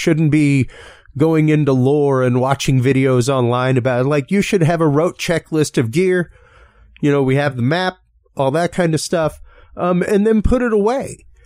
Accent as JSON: {"language": "English", "region": "Louisiana", "country": "United States", "said": "I normally give the cultural point just as a Cajun of exactly how long it takes to forget something like a language"}